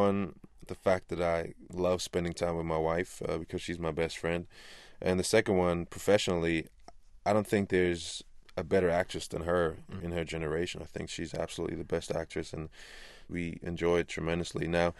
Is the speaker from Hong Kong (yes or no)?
no; Germany; Very challenging part for me, because me growing up in Germany, I never knew gospel music.